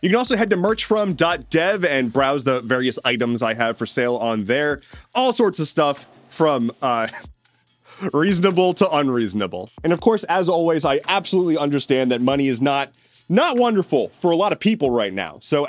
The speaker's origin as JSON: {"language": "English", "country": "United States", "said": "But my home country is on fire. Literally. Alive. So anyway, the United States is 1 week from the government shutting down."}